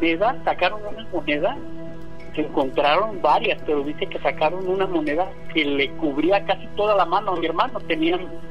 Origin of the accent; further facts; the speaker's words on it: Guadalajara, Jalisco, Mexico; Yo soy de Guadalajara, originario de Guadalajara